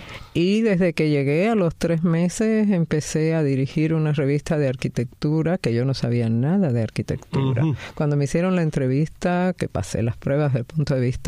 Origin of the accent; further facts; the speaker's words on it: Havana, Cuba; moved away as an adult; now in Mexico; Yo nací en La Habana. Soy de Centro Habana.